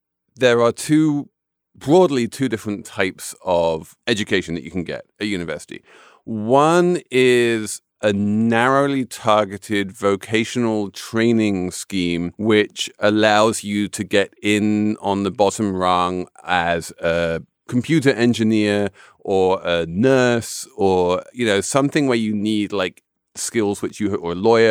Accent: England, United Kingdom; Well, can I just come in as the English person here as like, you know, where, as I say, I grew up in a place where college was free.

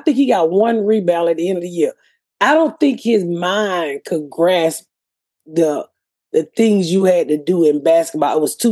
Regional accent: Atlanta, Georgia, United States; I went to one football game And, you know, I come from Atlanta.

